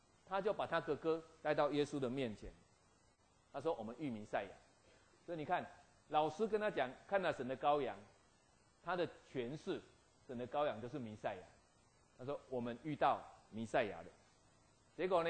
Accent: Taiwan; 我是台湾人，所以我跟赵瑞牧师讲话是用台湾话

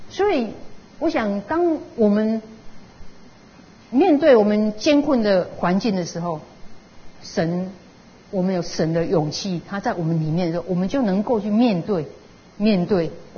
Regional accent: Kaohsiung, Taiwan; now in Taipei, Taiwan; 包括我是从高雄移民来的，我是高雄因为工作

